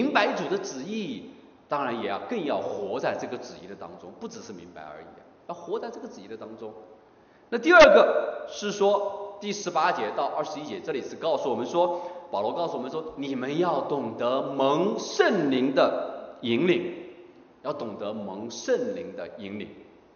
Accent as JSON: {"language": "Chinese", "region": "Hubei", "country": "China", "tie": "born or raised there", "said": "我是农村长大，我是在湖北农村长大的。在中国的农村长大的"}